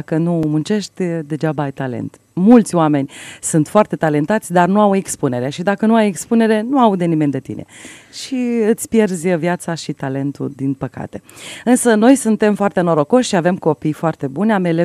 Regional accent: Moldavia, Romania; mai mult folclor moldovenesc, că de aia suntem moldoveni.

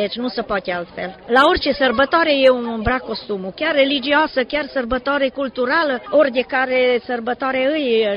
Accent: Maramureș County, Romania; Normal, n-am uitat de unde am plecat. Niciodată nu se uită de unde pleci.

